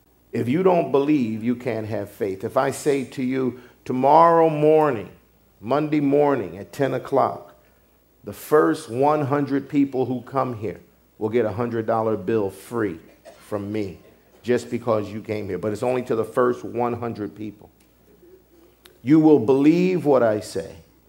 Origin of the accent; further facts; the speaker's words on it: Pennsylvania, United States; born there; I often say I was born in Pennsylvania, but I'm from Missouri.